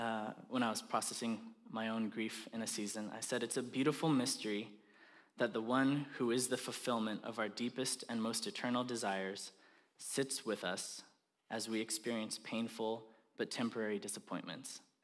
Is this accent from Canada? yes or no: no; Japan; I grew up in Japan as a missionary kid and pastor's kid